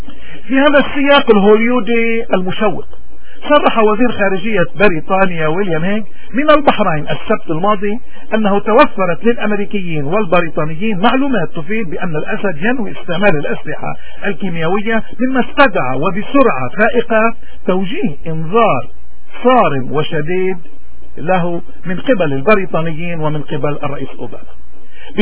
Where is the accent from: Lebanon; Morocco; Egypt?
Lebanon; اذا نحن كلبنانيين اكثر ناس نحن معنيين بهذا الامر